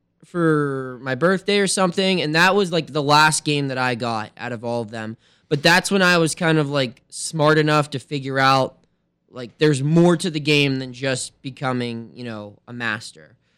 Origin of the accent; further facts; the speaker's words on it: Pennsylvania, United States; Saturday mornings, where I grew up in Washington County, at the Toys R Us in Washington, PA, you could go battle Pokemon cards there.